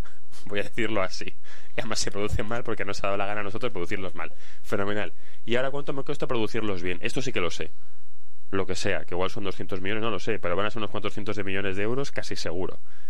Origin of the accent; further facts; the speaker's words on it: Spain; Esto yo, siendo español, lo haría exactamente el mismo ejercicio, ¿eh?